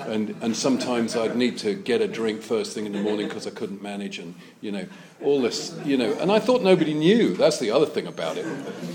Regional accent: London, United Kingdom; also born or lived in Sussex; You know, I grew up in London and Sussex.

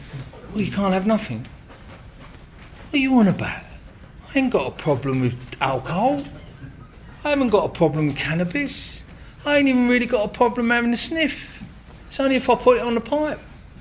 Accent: Islington, London, United Kingdom; You know, I grew up in Islington, loved football, obsessed with football as a kid, played football.

